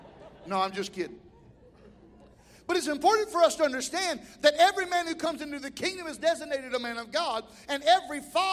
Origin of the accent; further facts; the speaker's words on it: the South, United States; Boy, I'm from the South.